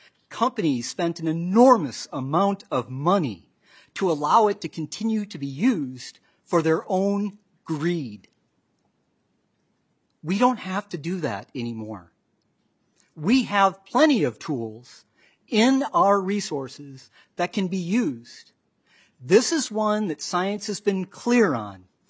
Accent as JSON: {"language": "English", "town": "Lake City", "region": "Minnesota", "country": "United States", "tie": "born or raised there", "also_born_or_lived": "Red Wing", "said": "Co-chairs, members of the committee, I was born in Red Wing, Minnesota, grew up working on my uncle's farm just outside of Lake City, Minnesota"}